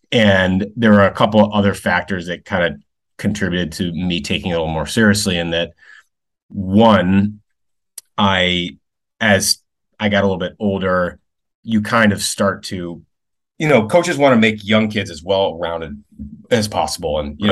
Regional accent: Ithaca, New York, United States; I grew up in Ithaca, New York, which is a small town or city and at the south end of Cayuga Lake, which is one of the Finger Lakes in the central New York.

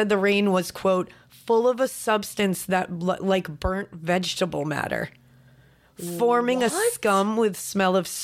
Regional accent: New England, United States; I was like, I'm from New England.

